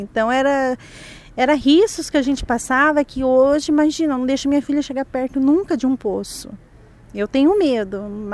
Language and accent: Portuguese; Cornélio Procópio, Paraná, Brazil; also born or lived in Ibaiti; Eu nasci em Ibaiti, Paraná mesmo, só assim, não cheguei a conhecer. Em seguida já fui para a região de Cornélio, né?